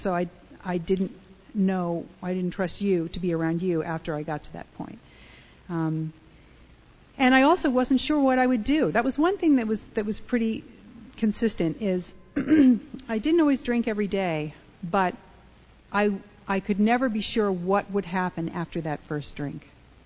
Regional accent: Connecticut, United States; I grew up in Connecticut

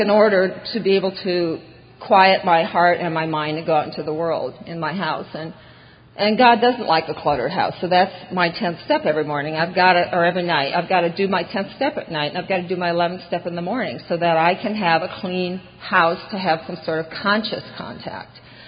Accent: Iowa, United States; I grew up in Iowa, which was my first resentment, but we had a bus driver.

